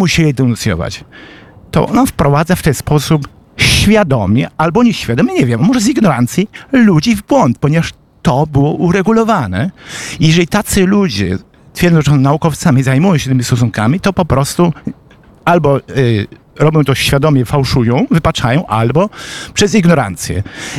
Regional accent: Tarnów, Lesser Poland, Poland; moved away as an adult; also born or lived in Katowice; i z moich stron rodzinnych, bo ja pochodzę spod Tarnowa.

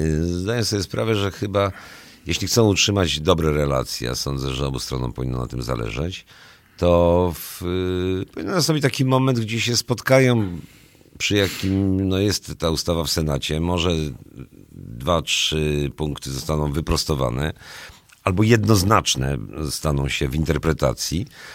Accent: Wałbrzych, Lower Silesian Voivodeship, Poland; born there; a nawet mojego Wałbrzycha, gdzie się urodziłem, w latach jeszcze 70.

